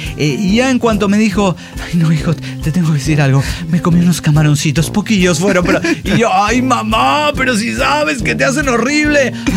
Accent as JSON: {"language": "Spanish", "region": "Chiapas", "country": "Mexico", "said": "Soy de Chiapas, México."}